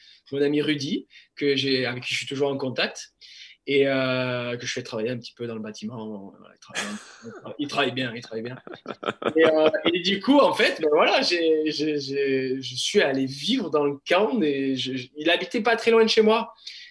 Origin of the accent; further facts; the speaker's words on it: Pyrenees, France; also born or lived in Pamiers; j'arrive à Mont-de-Marsan, j'ai 10 ans. J'avais vécu un peu à Pamiers, je suis natif des Pyrénées. Mon père a été amené à bouger.